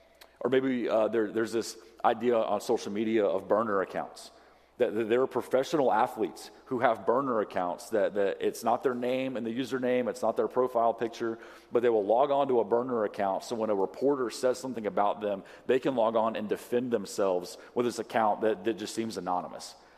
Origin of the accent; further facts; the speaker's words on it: Southern United States, United States; Or my favorite, just from growing up in the South, is Southern prayer requests